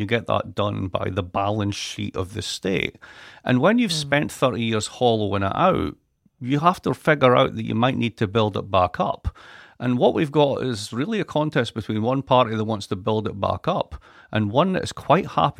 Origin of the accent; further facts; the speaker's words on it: Scotland, United Kingdom; I'm Scottish. What do you expect?